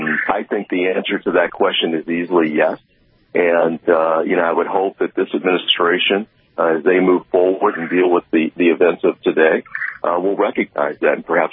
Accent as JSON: {"language": "English", "region": "Louisiana", "country": "United States", "said": "one being in Louisiana, my home state, which I'm very proud"}